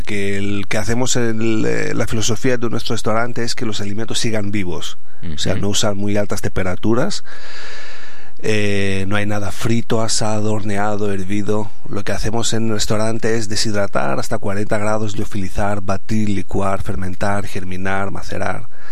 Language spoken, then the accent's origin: Spanish; Greece; Yo siendo griego, es siempre un plato estrella es la musaca.